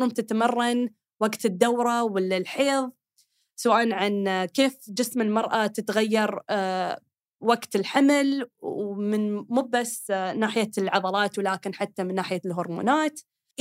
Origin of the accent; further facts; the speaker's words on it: United Arab Emirates; من الإمارات، أنا مواطنة من دولة خليجية